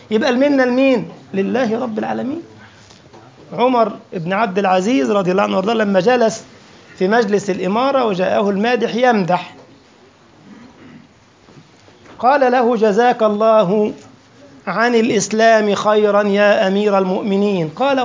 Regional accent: Egypt; فكان في خواجة عندنا في مصر قديما يعني

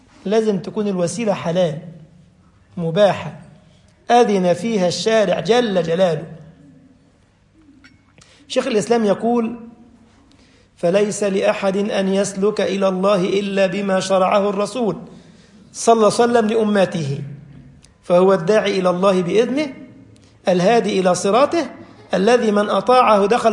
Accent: Egypt; أنا مصري صح؟ عندنا صعيد وعندنا وجه بحري،

